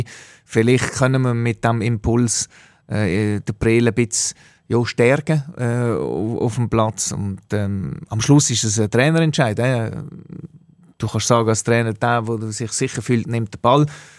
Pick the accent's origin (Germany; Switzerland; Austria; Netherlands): Switzerland